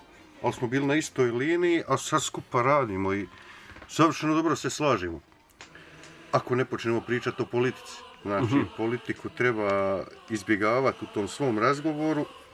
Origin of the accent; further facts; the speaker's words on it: Bosnia & Herzegovina; Znači, mi smo došli tamo iz Bosne, i gdje god dođemo, mi smo jedni drugim najbliži